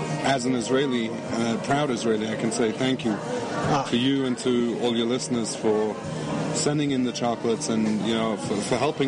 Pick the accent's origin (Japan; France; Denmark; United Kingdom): United Kingdom; England; moved away as an adult; now in United States; I'm originally from England. I moved to the States about 11, 12 years ago.